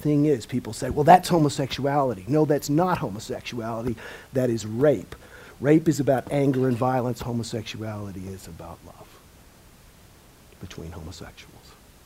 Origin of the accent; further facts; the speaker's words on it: the South, United States; Growing up in the South, salt is one of the four basic food groups.